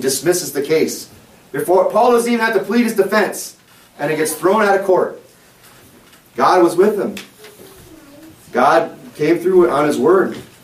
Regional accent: Michigan, United States; Just because I'm from Michigan doesn't mean I know of traps, right?

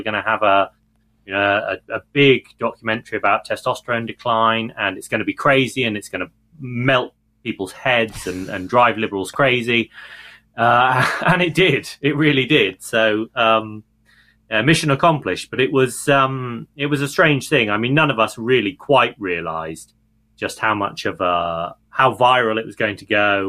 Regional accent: England, United Kingdom; Yeah, for my sins, I am English.

